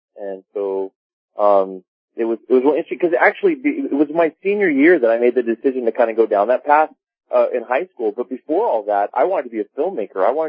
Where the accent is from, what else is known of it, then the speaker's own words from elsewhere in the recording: Laguna Beach, California, United States; I grew up in Laguna Beach, California. It's a very liberal city.